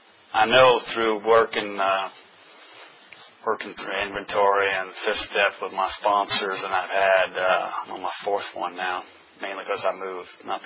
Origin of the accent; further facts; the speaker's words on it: New York City, New York, United States; Like I said, I grew up in New York City.